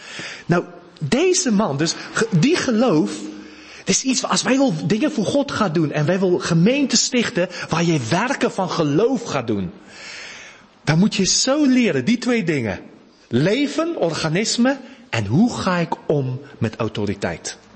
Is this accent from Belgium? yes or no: no; South Africa; now in Netherlands; ik kom uit Zuid-Afrika. Hier rijden we aan de linkerkant van de weg, hè, in of aan de rechterkant van de weg. In Zuid-Afrika rijden we aan de linkerkant van de weg.